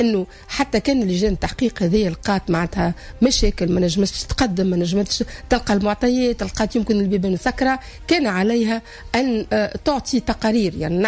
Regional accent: Tunisia

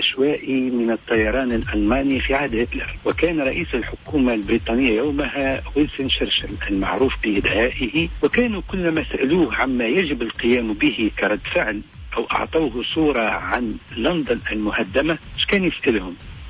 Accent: Tunisia; أشعرتنا كتونسيين بأن بلادنا تتغير

